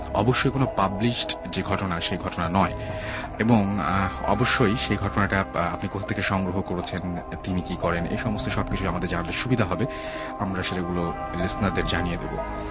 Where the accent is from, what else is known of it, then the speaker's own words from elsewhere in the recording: Chittagong, Chittagong Division, Bangladesh; now in United Arab Emirates; আমার বাড়ি চিটাগং ডিস্ট্রিক্টে, কিন্তু আমি এখন ইউএইতে থাকি।